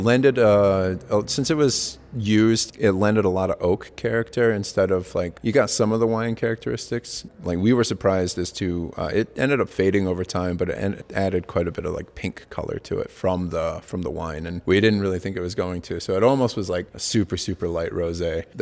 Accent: Michigan, United States; We get probably like 60% of our other ones come from Michigan. This is my home state

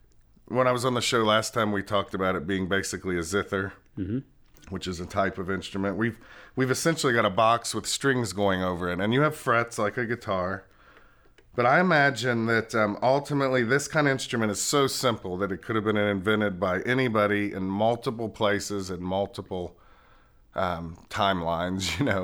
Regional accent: Erlanger, Kentucky, United States; I grew up in Erlanger, Kentucky. Went to Dixie Heights High School, not far from Turkey Foot Road. And I grew up on Creekside Circle.

